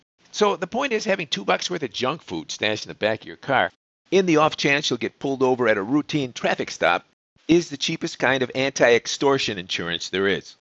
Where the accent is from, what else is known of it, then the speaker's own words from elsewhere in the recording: Chicago, Illinois, United States; moved away; I mean, look, I'm from Chicago. Don't think that what's happening to Chi-Town isn't a bit painful for me to hear about.